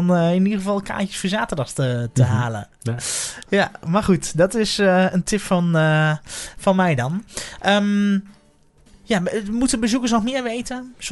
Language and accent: Dutch; Netherlands; Dat is net iets voordeliger. Ik ben toch een Hollander, hè?